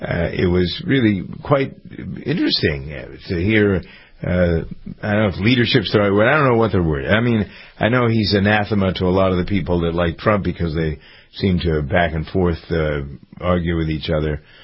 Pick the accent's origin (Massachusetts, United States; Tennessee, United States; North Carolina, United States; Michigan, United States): Massachusetts, United States; Framingham; And most of you know that I have a farm in Massachusetts here in my hometown of Framingham.